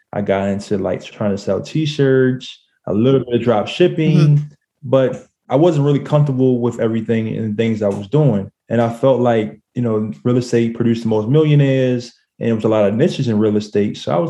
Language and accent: English; Baltimore, Maryland, United States; now in Washington State, United States; tried to wholesale a little bit in my hometown of Baltimore, Maryland.